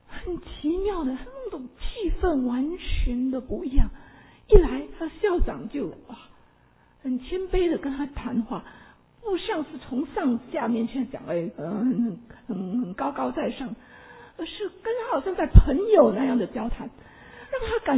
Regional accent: Malaysia; 我是一个马来西亚人，华侨，来到这里的时候，大多数这里都是从中国大陆来的

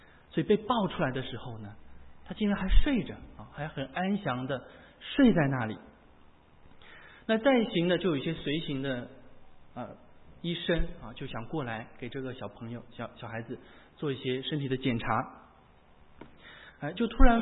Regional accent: China; 我想我们来自中国大陆的很多都很难忘的就是一个在2008年我们知道所发生的一场大地震

